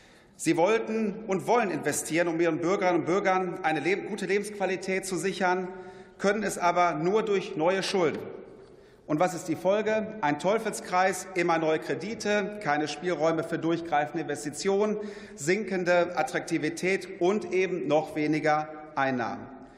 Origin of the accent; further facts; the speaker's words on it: Herne, North Rhine-Westphalia, Germany; ich wurde in meiner Heimatstadt Herne und für Bochum in den 21. Deutschen Bundestag gewählt